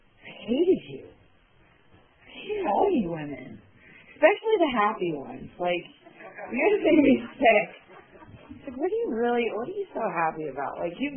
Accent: Erie, Pennsylvania, United States; I had moved down into this area, I'm from Erie originally, I moved down here with a garbage bag full of clothes

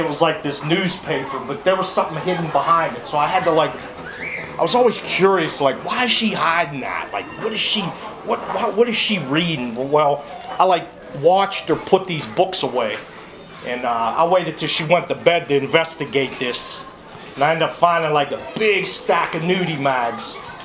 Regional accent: Charleroi, Pennsylvania, United States; I grew up in Charleroi. I have a twin sister, two stepbrothers, half brother, stepmom, stepdad. And I was raised by my grandparents.

